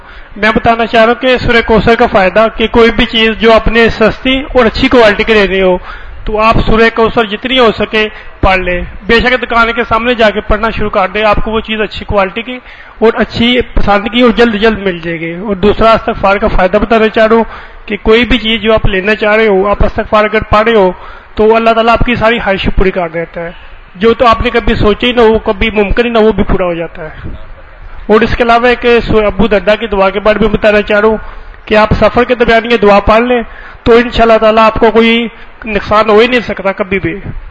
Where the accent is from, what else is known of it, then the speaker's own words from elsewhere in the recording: Gujrat, Punjab, Pakistan; میں گجرات سے تعلق رکھتا ہوں.